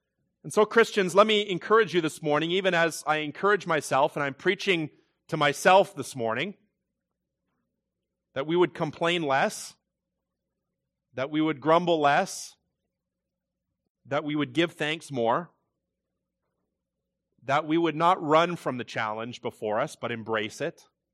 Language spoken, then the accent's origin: English; Canada; born there; I'm glad that God ordained that I was born in Canada